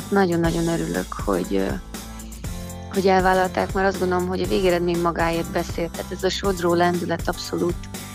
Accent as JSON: {"language": "Hungarian", "region": "Southern Slovakia", "country": "Slovakia", "lives_now": "Hungary", "said": "én a Felvidékről származom, nem tudtam hazamenni a temetésére."}